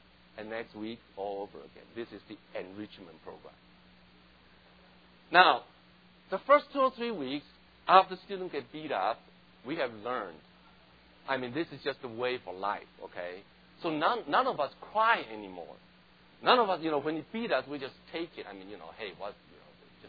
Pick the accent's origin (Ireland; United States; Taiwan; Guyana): Taiwan; English is a second language; I grew up in Taiwan.